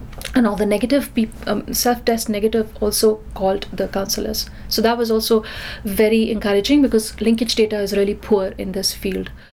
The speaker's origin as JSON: {"language": "English", "country": "India", "tie": "born or raised there", "said": "I grew up in India"}